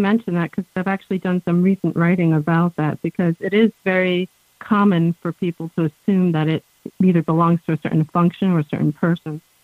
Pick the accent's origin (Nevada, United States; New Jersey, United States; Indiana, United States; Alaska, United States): New Jersey, United States; also born or lived in Ireland; I'm a child of immigrants, a woman of color, and I grew up in New Jersey, all over New Jersey, actually, as a pastor's kid. Went to school in Philly, New York, as you mentioned, and lived overseas in Ireland and the Midwest, and now I'm in California.